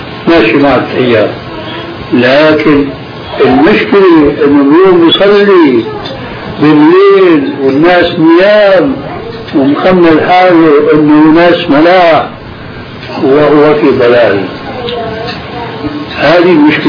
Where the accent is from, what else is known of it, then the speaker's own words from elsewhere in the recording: Aleppo, Aleppo Governorate, Syria; يعني عندنا في حلب